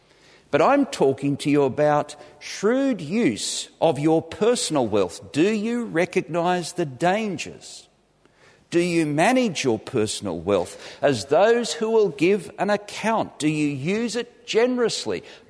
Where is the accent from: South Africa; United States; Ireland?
South Africa; In the 50s and 60s in South Africa